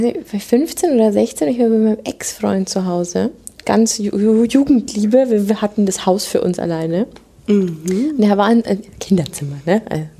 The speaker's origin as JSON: {"language": "German", "region": "Bavaria", "country": "Germany", "tie": "born or raised there", "said": "Ich hätte fürs nächste Mal tatsächlich auch noch eine Geschichte aus meiner Heimat. Also es wird richtig gruselig, weil dann geht es um Niederbayern."}